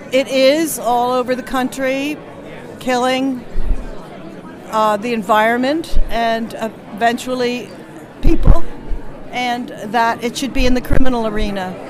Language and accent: English; New York, United States; I'm from Northern Ulster County. And I'm here in Albany